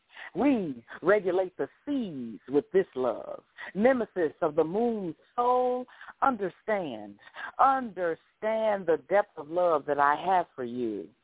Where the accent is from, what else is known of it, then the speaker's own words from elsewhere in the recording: Chicago, Illinois, United States; Oh, and, no, actually, I'm from Chicago. I'm from Chicago.